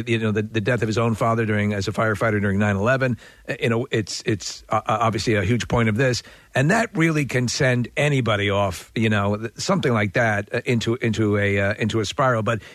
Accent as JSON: {"language": "English", "region": "New York", "country": "United States", "said": "Because I'm from New York."}